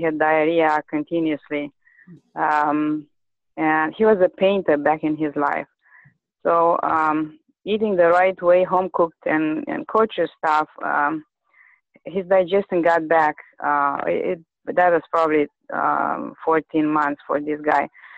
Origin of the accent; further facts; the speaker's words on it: Romania; I'm from Romania.